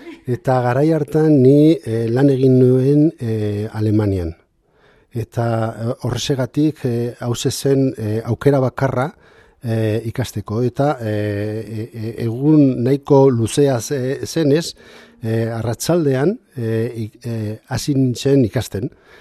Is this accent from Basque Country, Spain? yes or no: no; Sangüesa, Navarre, Spain; Ni Zangoatzakoa naiz. Badakizu, Leire Monasterio ondoan, edo Javier Gaztelu ondoan, Zangoatza.